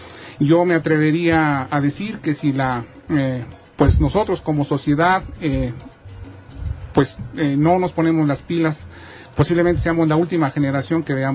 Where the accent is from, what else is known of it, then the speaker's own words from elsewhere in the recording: San Gregorio Atlapulco, Mexico City, Mexico; Nosotros que somos nativos de San Gregorio Acapulco hemos visto cómo año con año, década con década, sexenio con sexenio, se han ido destruyendo las chinampas